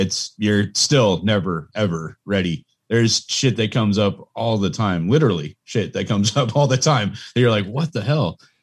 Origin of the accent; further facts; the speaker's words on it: California, United States; See, I grew up in the Bay Area, so I gotta rep my hometown.